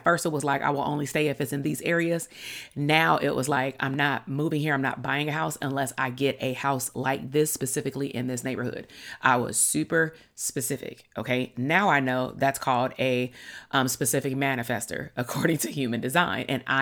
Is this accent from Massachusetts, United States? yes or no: no; Compton, California, United States; I grew up in Compton, California, and I had moved out to the Bay Area for grad school and then moved back.